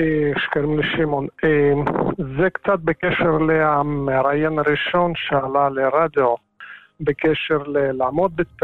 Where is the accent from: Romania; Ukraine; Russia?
Russia; Hebrew is a second language; now in Israel; חוצניק, רוסיה